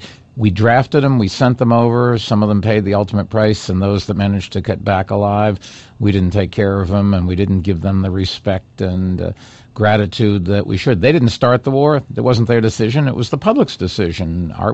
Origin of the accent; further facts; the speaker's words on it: Boston, Massachusetts, United States; No, but where I grew up in Boston, people didn't wear long hairs.